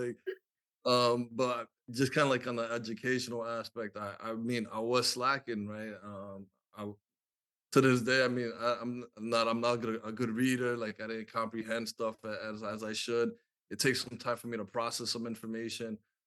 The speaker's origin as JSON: {"language": "English", "town": "New York City", "region": "New York", "country": "United States", "tie": "born or raised there", "also_born_or_lived": "Providence", "said": "I originally am from New York. I love to give credit to New York City. I grew up in Washington Heights, 180 and Broadway. But I moved here about like sixth grade."}